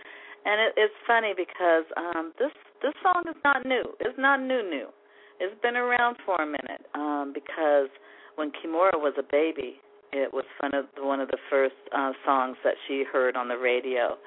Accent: Seattle, Washington, United States; performing with some of my favorite talents from my hometown, Seattle, Washington.

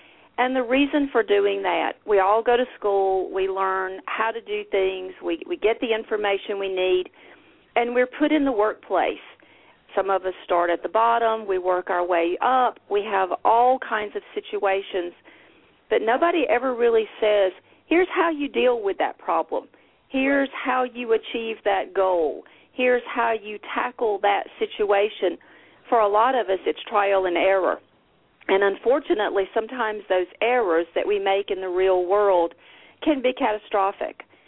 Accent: South Carolina, United States; I am from South Carolina. This is home. I've had the privilege of living in the upper part of South Carolina my whole life

